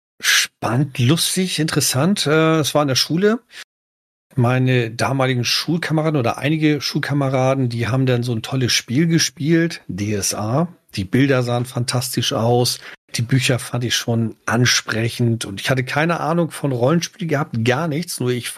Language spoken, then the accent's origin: German; Kiel, Schleswig-Holstein, Germany; Baujahr 77. Fangen wir damit schon mal an. Also von dem letzten Jahrhundert. Kann man sogar sagen Jahrtausend. Ich bin gebürtiger Kieler, Landeshauptstadt von Schleswig-Holstein und habe es nie wirklich geschafft, aus Schleswig-Holstein rauszukommen.